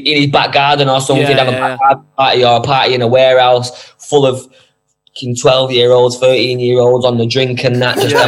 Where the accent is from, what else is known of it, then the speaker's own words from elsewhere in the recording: Moston, North West England, United Kingdom; Yeah, I'm from I'm from Moston, New Moston. I grew up while I was born in Moston.